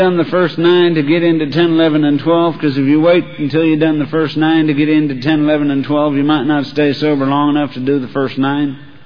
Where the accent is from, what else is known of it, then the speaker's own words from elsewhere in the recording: Texas, United States; And I'm from Texas. Now, in Texas, when we get pissed, we're angry.